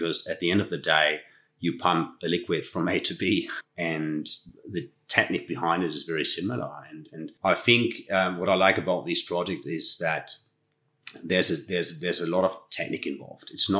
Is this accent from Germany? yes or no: yes; Germany; English is a second language; I'm from Germany